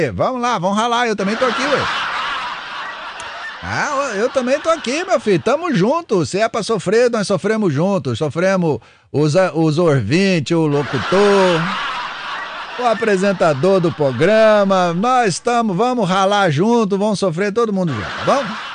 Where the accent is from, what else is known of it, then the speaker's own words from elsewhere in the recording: Lavras, Minas Gerais, Brazil; eu estudava no colégio estadual Polivalente, que um dia eu tive em Lavras, na minha terra lá.